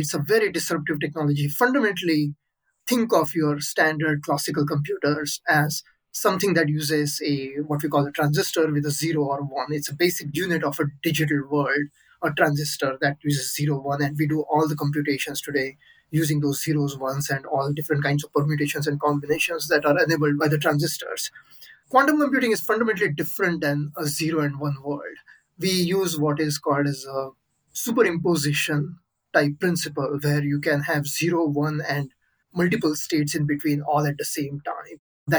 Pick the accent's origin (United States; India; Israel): India; moved away as an adult; I grew up in India. I did my undergraduate in engineering over there. Then I was at MIT here in Cambridge, Massachusetts